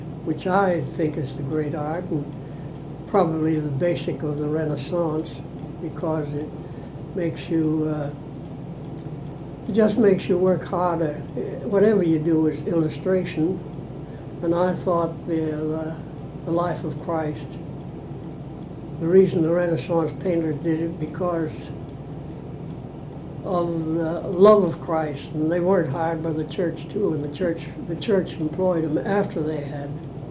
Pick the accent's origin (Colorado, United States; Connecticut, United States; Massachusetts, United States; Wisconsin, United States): Massachusetts, United States; West Springfield; Well, I was born in West Springfield, Mass, and I went through a high school, the Springfield High